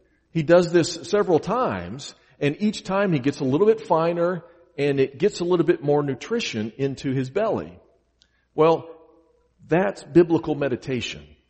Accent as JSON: {"language": "English", "town": "Chicago", "region": "Illinois", "country": "United States", "tie": "born or raised there", "said": "Now, I grew up in Chicago, so I had to read this in a book"}